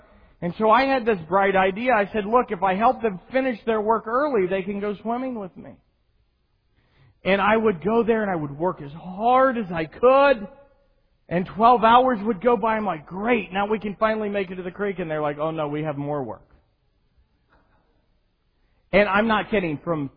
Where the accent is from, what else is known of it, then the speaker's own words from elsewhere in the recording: Amish country, United States; I grew up in Amish country